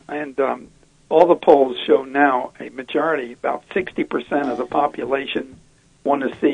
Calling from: Cleveland, Ohio, United States; Cleveland, Ohio.

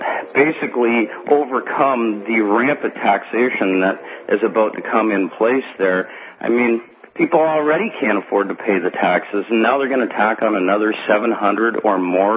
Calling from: Canada; I'm calling from Canada, so I say you guys

